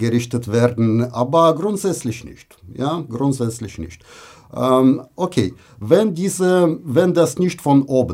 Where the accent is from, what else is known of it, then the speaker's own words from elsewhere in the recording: Russia; German is a second language; now in Germany; In Russland, wo ich herkomme